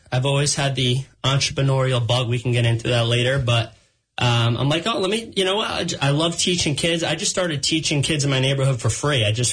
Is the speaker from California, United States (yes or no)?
no; New Rochelle, New York, United States; I grew up